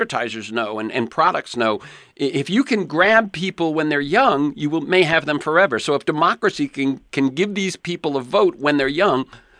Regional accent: Massachusetts, United States; You know, I was a kid from Massachusetts, and they said, oh, go there, run that district.

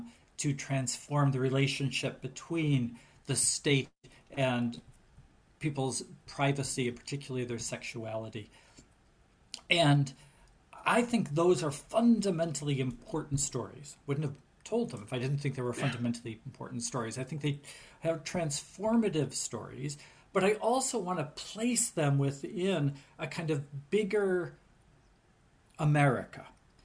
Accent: Detroit, Michigan, United States; I was born and raised in Detroit.

